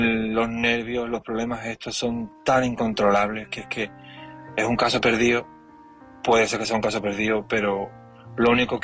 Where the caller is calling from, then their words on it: Seville, Andalusia, Spain; de Sevilla. Y llamo para opinar del tema de esta noche.